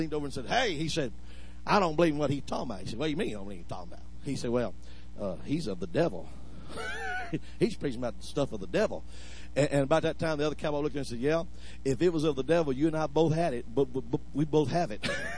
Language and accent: English; Louisiana, United States; Now, I'm from South Louisiana. I know a little Cajun French. My grandmother couldn't speak English at all, just Cajun French.